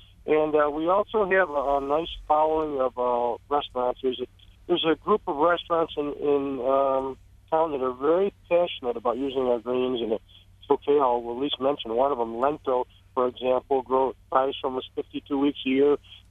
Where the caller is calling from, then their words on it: Rochester, New York, United States; Well, I'm actually calling from the Rochester Public Market right now, where we just wrapped up our morning sale on Thursday mornings.